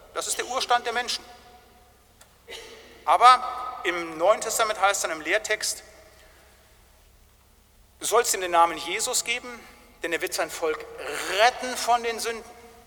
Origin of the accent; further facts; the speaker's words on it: North Rhine-Westphalia, Germany; aus dem ländlichen Bereich, im Westfälischen. Und da, wo ich herkomme, in den 70er, 80er Jahren, hatten wir große Probleme mit Tollwut.